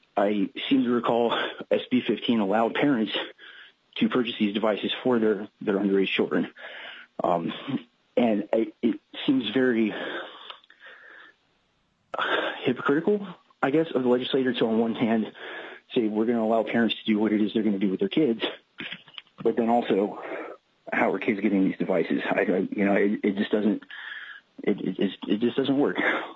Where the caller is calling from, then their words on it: Fairbanks, Alaska, United States; I'm calling from Fairbanks, Alaska.